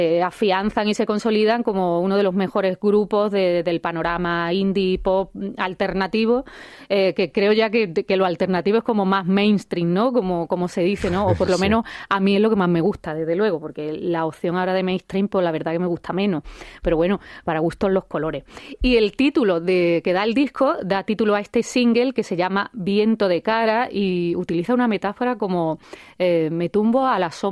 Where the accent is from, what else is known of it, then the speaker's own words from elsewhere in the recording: Málaga, Andalusia, Spain; now in Granada, Spain; como ahora soy granaína adoptada, que ya sabéis que yo soy de Málaga, pero que vivo en Granada.